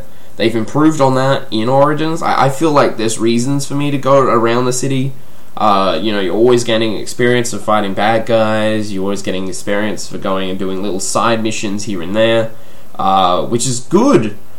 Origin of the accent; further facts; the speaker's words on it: Australia; if you know me from the accent, I'm from Australia.